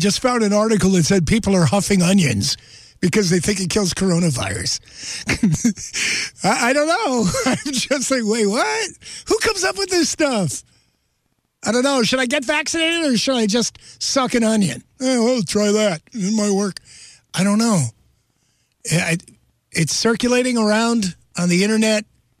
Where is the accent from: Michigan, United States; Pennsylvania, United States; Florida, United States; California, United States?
Pennsylvania, United States; Wilkes-Barre; But then I don't live in Wilkes-Barre anymore. I grew up there.